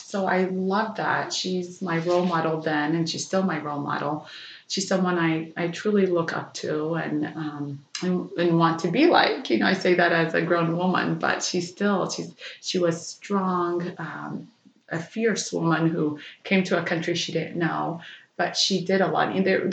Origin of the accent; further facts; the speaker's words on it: Stillwater, United States; It reminds me of my hometown of Stillwater.